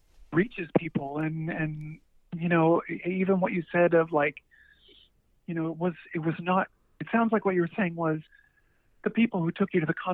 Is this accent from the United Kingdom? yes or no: no; Denver, Colorado, United States; I grew up in Denver. We still have yet to, after 20 years, play Red Rocks Amphitheater.